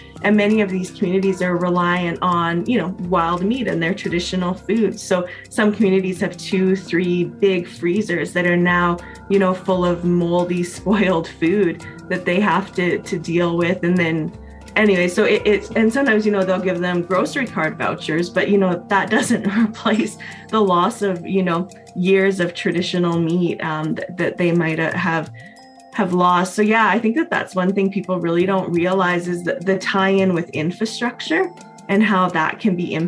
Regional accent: Canada; I'm a Métis woman from Treaty 8 territory.

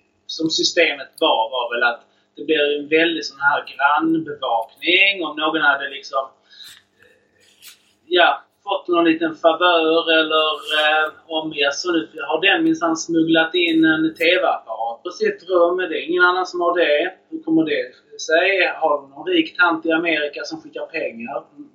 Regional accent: Skanör, Skåne, Sweden; also born or lived in Israel / Lund; now in Malmö, Sweden; jag är uppvuxen i Skanör, och det ligger 3 mil utanför Malmö. Jag är född i Israel, kom till Skanör när jag var 2 år. Sen har jag bott i Skanör till jag var färdig med gymnasiet. Och sen i Lund 10 år och sen Malmö

